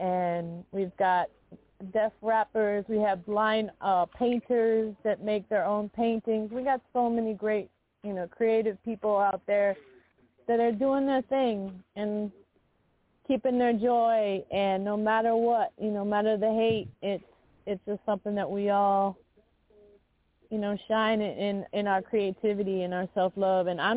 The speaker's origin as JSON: {"language": "English", "town": "Detroit", "region": "Michigan", "country": "United States", "tie": "born there", "said": "from the moment I was born in Motown in Detroit."}